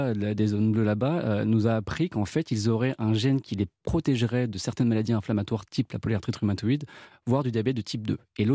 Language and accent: French; Normandy, France; je suis normand, mes grands-parents sont normands comme mes parents.